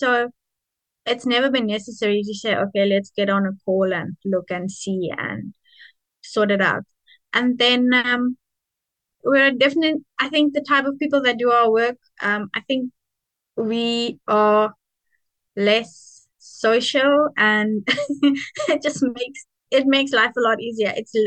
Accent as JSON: {"language": "English", "town": "Somerset East", "region": "Eastern Cape", "country": "South Africa", "said": "I am originally from Somerset East. I'm currently in Newton Aid."}